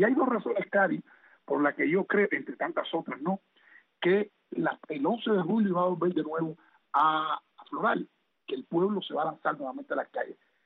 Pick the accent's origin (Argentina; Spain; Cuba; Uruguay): Cuba; nosotros como cubanos, como expresos, como opositores, como anticatristas